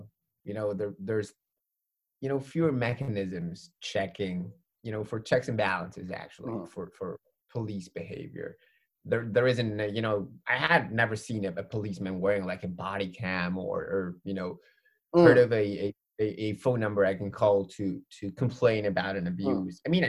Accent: Argentina; So I'm from Argentina.

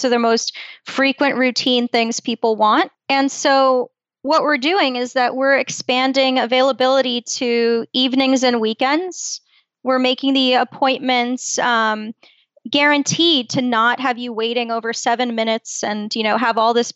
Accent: Brooklyn, New York, United States; also born or lived in Poland; And I grew up in Brooklyn. I was born in Poland. I come from a very medical family.

